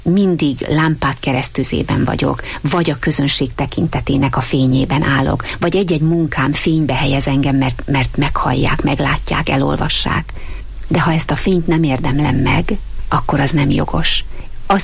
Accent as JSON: {"language": "Hungarian", "town": "Sátoraljaújhely", "region": "Borsod-Abaúj-Zemplén", "country": "Hungary", "tie": "born or raised there", "said": "én nem tudom az újhelyi görög katolikus közösséget elhagyni. Ott születtem, ott éltem, ott dicsértem az Istent, onnan indultam"}